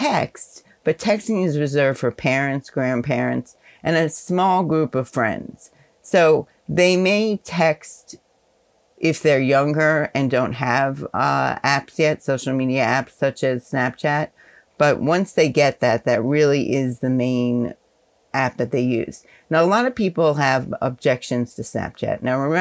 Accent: New York, United States; I was born and raised in New York, where I still reside.

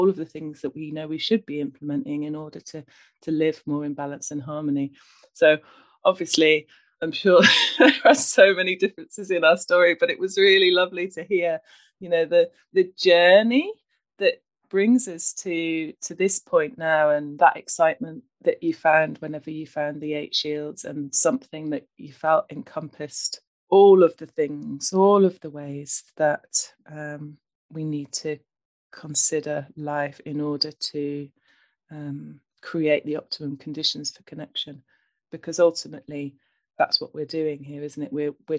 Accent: South West England, United Kingdom; I grew up in Cornwall, so I wasn't in a house that didn't have a bathroom, but I was out all the time, you know, in nature

